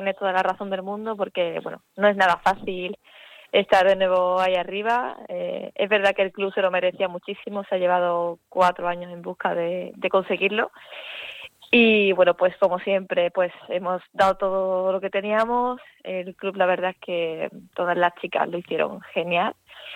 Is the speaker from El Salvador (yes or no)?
no; Seville, Andalusia, Spain; Hombre, soy sevillana, el primer cross que corrí desde pequeña